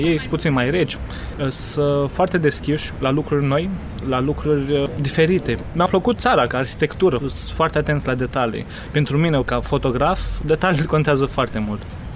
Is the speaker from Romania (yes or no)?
yes; Romania; că sunt din România și ar trebui să tac mai puțin